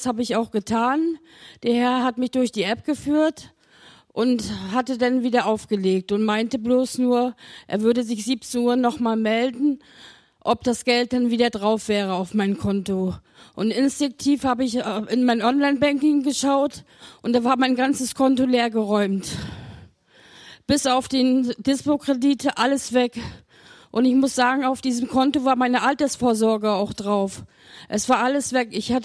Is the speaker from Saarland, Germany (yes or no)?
no; Günzburg, Bavaria, Germany; ich bin aus Günzburg